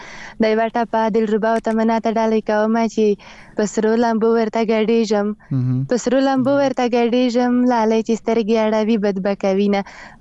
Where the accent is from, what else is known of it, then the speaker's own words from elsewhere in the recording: Khyber Pakhtunkhwa, Pakistan; زه خپیرې له وزیرستان نه یم.